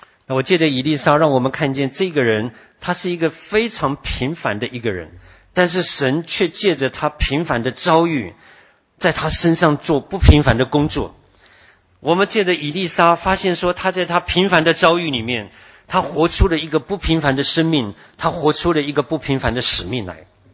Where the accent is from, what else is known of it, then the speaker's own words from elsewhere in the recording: Wenzhou, Zhejiang, China; 被咱们温州人打得七零八落、稀里哗啦的